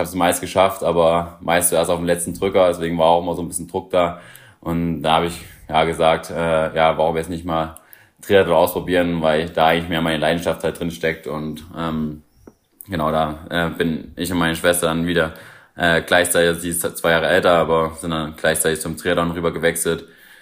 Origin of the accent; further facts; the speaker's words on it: Leipzig, Saxony, Germany; Also ich komme aus Leipzig, und da gibt's halt viel Laufwettkämpfe